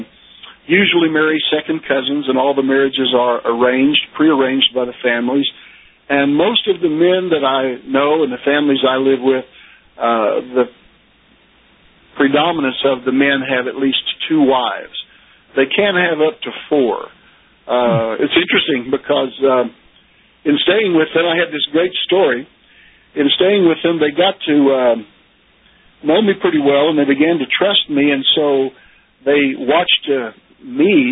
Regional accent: United States; It makes you really, really appreciate being an American, living in this country.

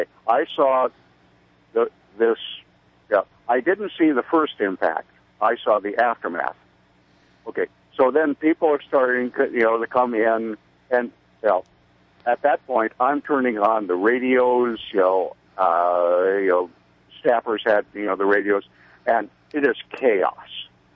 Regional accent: North Dakota, United States; I'm from North Dakota.

